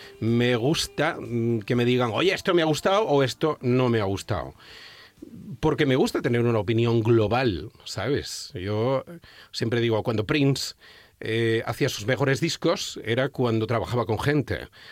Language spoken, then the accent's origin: Spanish; Montijo, Extremadura, Spain; yo soy de un pueblito de Badajoz que se llama Montijo. ¡Montijo!